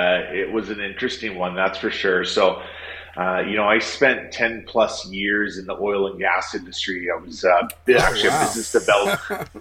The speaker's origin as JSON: {"language": "English", "country": "Canada", "moved": "yes", "lives_now": "United States", "said": "I'm from Canada. I moved down to the U.S. in 2021"}